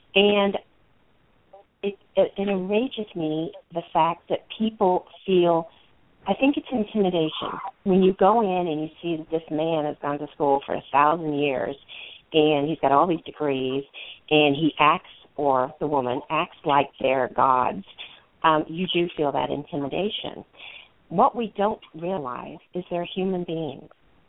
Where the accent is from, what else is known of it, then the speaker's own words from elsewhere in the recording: England, United Kingdom; I grew up in England, and I grew up that you don't talk back to your elders.